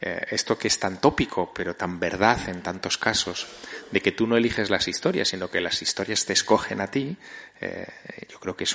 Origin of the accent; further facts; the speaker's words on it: Teruel, Aragon, Spain; yo soy de Teruel, como ha dicho antes César, o sea, cabezón